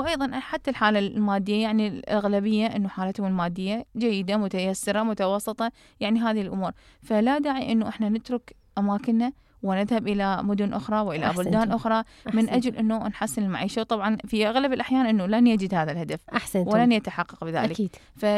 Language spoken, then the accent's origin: Arabic; Iraq; أرجع أنا الأصلي أنا عراقية إذن أنا رح أبقى عراقية طول الدهر